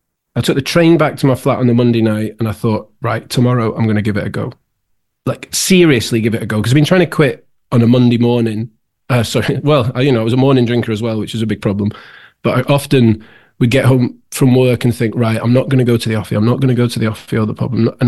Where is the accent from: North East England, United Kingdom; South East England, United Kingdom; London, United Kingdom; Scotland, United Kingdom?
Scotland, United Kingdom; born there; I was born in Scotland, my parents are Scottish.